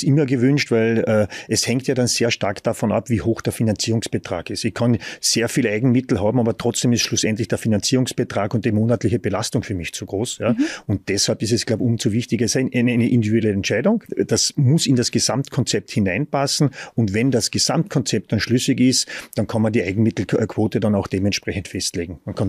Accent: Carinthia, Austria; accent: Carinthian; ich komme ja aus Kärnten, das hört man wahrscheinlich vom Dialekt, ist es unverkennbar.

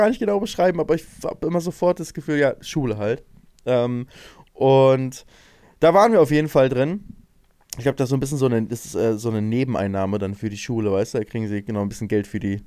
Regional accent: Lübeck, Schleswig-Holstein, Germany; bin zwar in Lübeck aufgewachsen und dann eine Zeit lang aber in einem Dorf in der Nähe von Lübeck

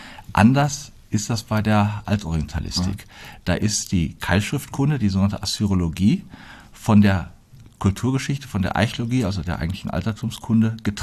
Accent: Plettenberg, North Rhine-Westphalia, Germany; moved away as an adult; bin in Plettenberg geboren, aufgewachsen, also habe da bis zu meinem 19. Lebensjahr auch die Zeit verbracht. Komme da mütterlicherseits auch aus einer Försterfamilie

